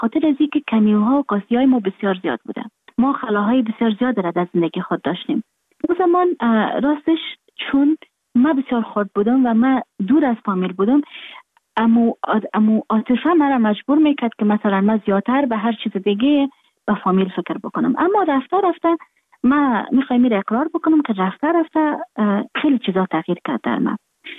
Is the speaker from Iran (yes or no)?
no; Afghanistan; moved away; من در خارج هستم، خارج از افغانستان هستم